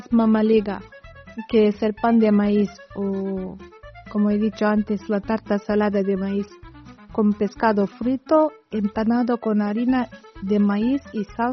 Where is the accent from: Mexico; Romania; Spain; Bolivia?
Romania; Spanish is a second language; En el pasado, en mi país había un costumbre muy bonito, que se llamaba en romano claca, una especie de reunión.